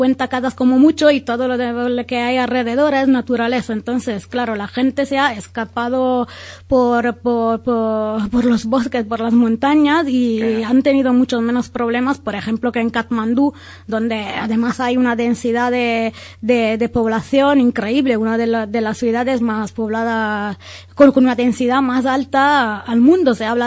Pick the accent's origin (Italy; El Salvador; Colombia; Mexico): Italy; En ese caso es música italiana, porque, como sabes, soy italiana.